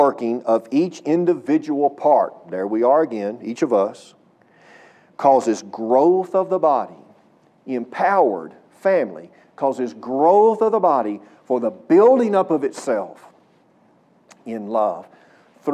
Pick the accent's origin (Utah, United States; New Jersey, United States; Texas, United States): Texas, United States; Okay, this is God's country too, but I'm from East Texas.